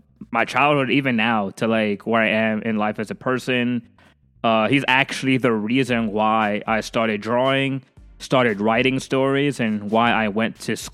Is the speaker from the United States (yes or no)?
yes; New York City, New York, United States; now in Pennsylvania, United States; I'm born and raised in Queens, New York, so I was in Pennsylvania. I'm Hispanic